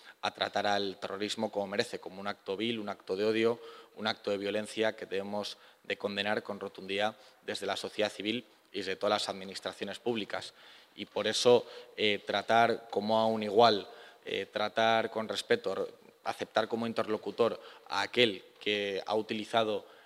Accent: Burgos, Castile and León, Spain; de aquí a esta ciudad, de Burgos, mi ciudad natal

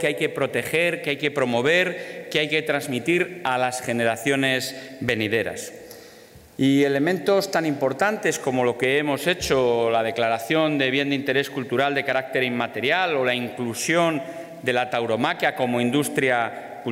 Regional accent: Salamanca, Castile and León, Spain; yo, como salmantino, me llena de orgullo

